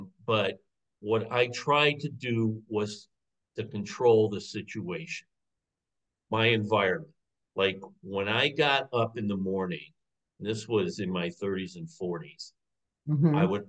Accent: Chicago, Illinois, United States; moved away as an adult; now in Portland, United States; I'm originally from Chicago, and as I said in the book, after I graduated from college, I drove out to Portland. So all my family was back in Chicago

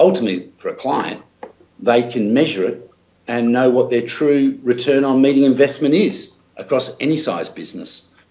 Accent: Australia; being an Australian.

